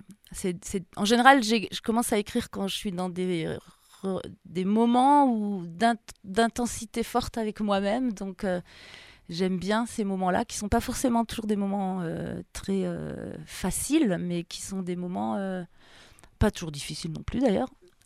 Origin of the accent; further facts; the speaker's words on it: Mollans-sur-Ouvèze, Auvergne-Rhône-Alpes, France; Sud de la Drôme, Molans-sur-Ouvèze, à côté de Buis-les-Baronnies.